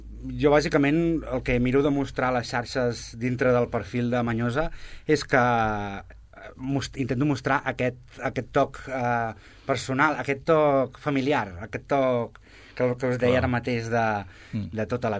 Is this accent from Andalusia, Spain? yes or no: no; Sabadell, Catalonia, Spain; com que som de Sabadell de tota la vida, per mi és molt internacional.